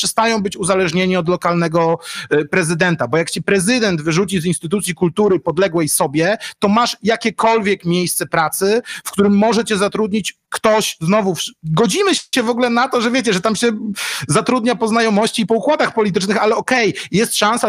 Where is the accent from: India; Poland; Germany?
Poland; Grudziądz, Kuyavian-Pomeranian Voivodeship; tak jak ja jestem z Grudziądza.